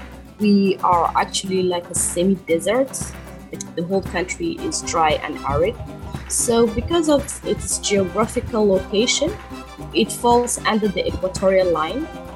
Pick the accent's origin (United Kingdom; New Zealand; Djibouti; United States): Djibouti; I hail from East Africa, Djibouti.